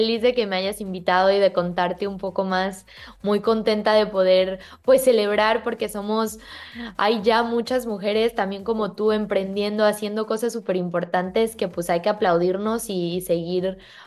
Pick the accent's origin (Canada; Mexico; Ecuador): Mexico; hice historia en Tokio siendo la primer mexicana en representar a México en canotaje slalom